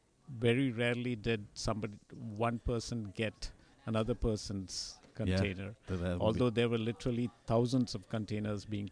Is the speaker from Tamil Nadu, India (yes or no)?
no; Mumbai, Maharashtra, India; As a child, I grew up in Bombay